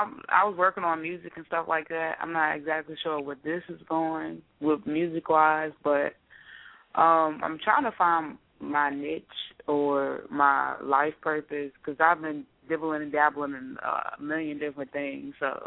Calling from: Virginia, United States; I'm calling from Virginia.

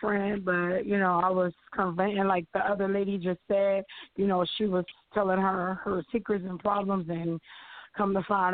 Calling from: Texas, United States; Hi, Annie. … I'm calling from Texas.

